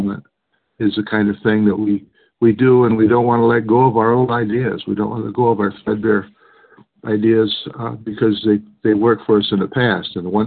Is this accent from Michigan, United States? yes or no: yes; Swartz Creek, Michigan, United States; I'm from Swartz Creek, Michigan, which is a suburb of Flint.